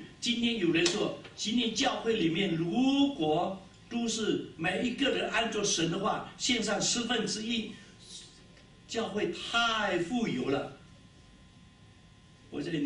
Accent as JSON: {"language": "Chinese", "country": "Taiwan", "moved": "yes", "said": "我们从台湾来这边带着多少？带着两个皮包，对吗？上飞机。"}